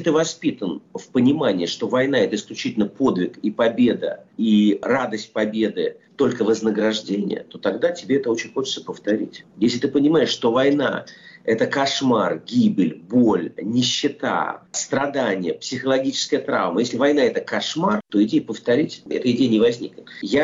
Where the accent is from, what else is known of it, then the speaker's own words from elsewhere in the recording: Russia; Ну, вот я вырос в России, прожил там все-таки очень много лет своей жизни.